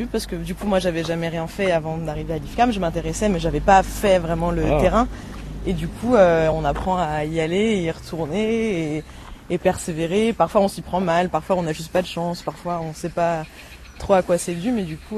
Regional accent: Paris, Île-de-France, France

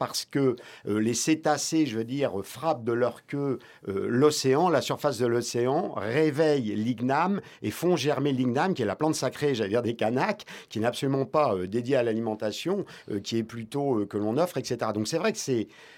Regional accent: Brittany, France; Moi, ça me plaît bien en tant que Breton

